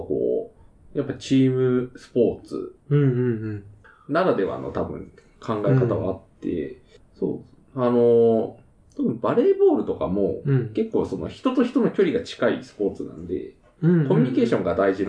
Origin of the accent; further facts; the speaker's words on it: Hokkaido, Japan; 北海道民なんで